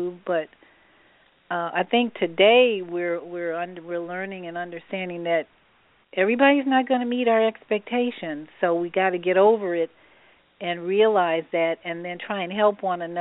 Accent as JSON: {"language": "English", "town": "Chicago", "region": "Illinois", "country": "United States", "tie": "born or raised there", "said": "I grew up in Chicago, and my dad, who was a Jim Crow survivor, he grew up, for 9 years he lived in Jim Crow, Louisiana."}